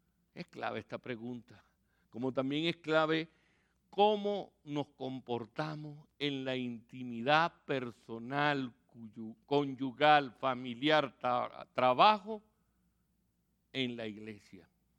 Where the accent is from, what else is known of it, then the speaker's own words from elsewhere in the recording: Venezuela; un ciudadano respetable y honorable en mi país, Venezuela. Y mientras estoy aquí como turista, cuando visito a mi familia aquí en los Estados Unidos.